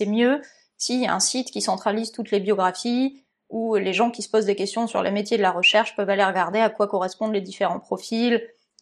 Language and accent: French; Toulouse, Occitanie, France; also born or lived in Marseille; moi je suis du sud, hein. Clairement, je suis née à Marseille, j'ai grandi à côté de Toulouse, j'ai fait ma thèse à Montpellier, donc la vie en Normandie, c'était pas le rêve absolu.